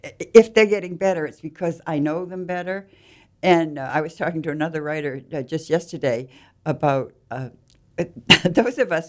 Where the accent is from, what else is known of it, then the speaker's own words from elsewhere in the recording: Salem, Massachusetts, United States; my hometown of Salem, Massachusetts, where I was born.